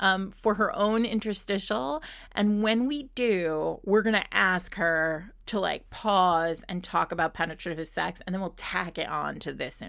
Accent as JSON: {"language": "English", "region": "Rhode Island", "country": "United States", "tie": "born or raised there", "lives_now": "New York City, United States", "said": "I grew up in Rhode Island. So you can, and I live in New York City now."}